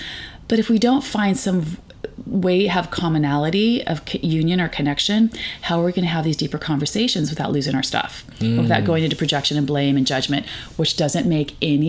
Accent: California, United States; I grew up in California with liberal parents. Of course I'm going to be liberal, you know, usually.

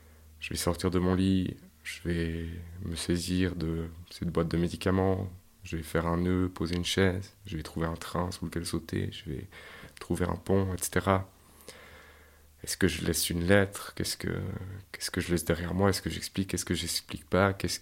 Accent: Yverdon, Vaud, Switzerland; born there; Je suis né à Yverdon, dans une famille d'ouvriers

